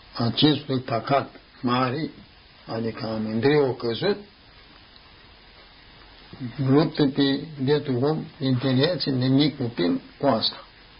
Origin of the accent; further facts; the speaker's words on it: Romania; Noi, ca români născuți în țara noastră